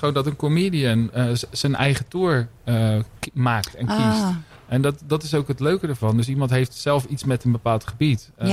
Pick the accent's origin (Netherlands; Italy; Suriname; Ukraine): Netherlands; Rotterdam, South Holland; born there; We zijn in gesprek met twee Rotterdammers. Mijn geboortestad.